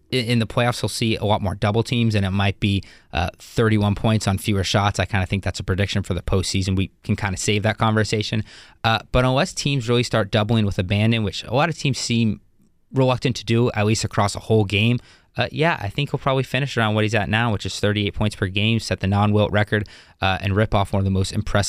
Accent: Denver, Colorado, United States; moved away as an adult; now in Houston, United States; Yeah, so I grew up in Denver, Colorado, and then came down here to the University of Texas for college.

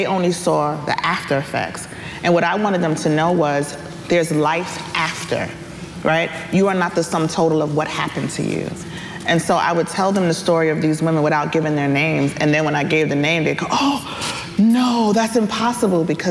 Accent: New York, United States; I grew up in New York. I'm from the Bronx.

